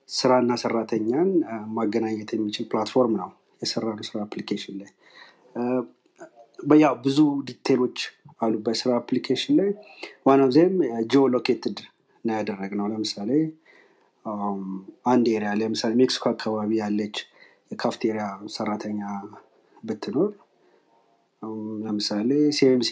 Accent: Addis Ababa, Ethiopia; ተወልጄ ያደግኩት ያው አዲስ አበባ ውስጥ ነው። ያ ቤተሰቦቼም አያቶቼም ኤቭሪዋን አዲስ አበባ ውስጥ ሳር ቤት አካባቢ ነው የተወለድ ነው።

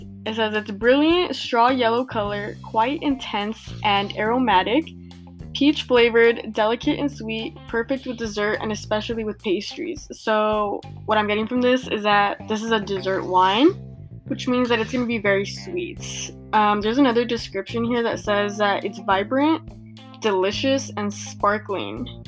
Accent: Santa Ana, California, United States; I'm from Santa Ana, dude.

